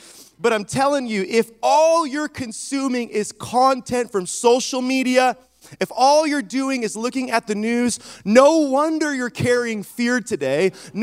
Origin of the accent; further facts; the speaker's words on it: Washington, United States; now in Texas, United States; We're originally from Washington, and now we're in Texas.